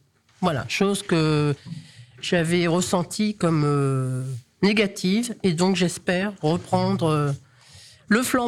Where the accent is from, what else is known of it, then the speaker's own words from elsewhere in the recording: Cailly-sur-Eure, Normandy, France; je suis originaire de la Vallée d'Eure, à Cailly-sur-Eure, où mes parents étaient agriculteurs et minotiers. Ensuite, j'ai fait mes études à Évreux.